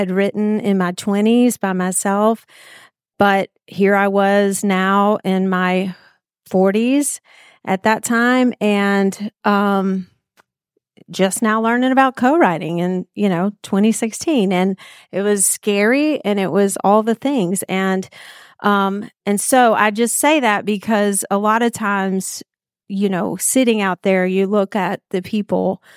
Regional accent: Mobile, Alabama, United States; because I'm from Mobile, Alabama, and Integrity Music was in Mobile

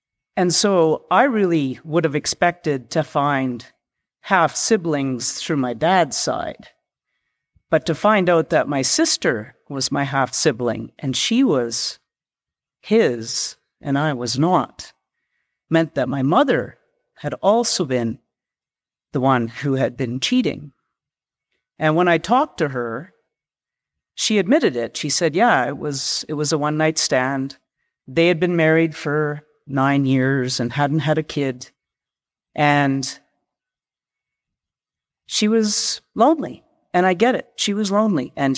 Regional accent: Canada; I'm from Canada.

